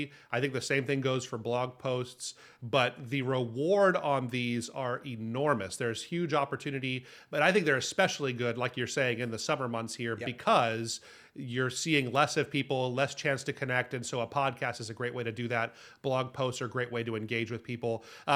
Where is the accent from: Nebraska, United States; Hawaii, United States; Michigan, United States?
Hawaii, United States; moved away; I'd never even heard of it until I grew up in Hawaii, and it just wasn't, yeah, really a thing here, I don't think.